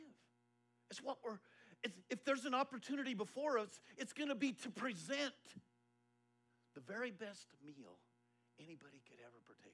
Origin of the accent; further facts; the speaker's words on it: Colorado, United States; I'm expecting because I grew up in Eastern Colorado, you know, where it's like family dining